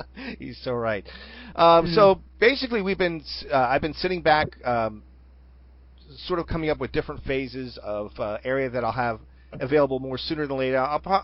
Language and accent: English; Westville, New Jersey, United States; now in Glassboro, United States; Westville was my hometown, but it's not anymore. Now Glassboro is more my hometown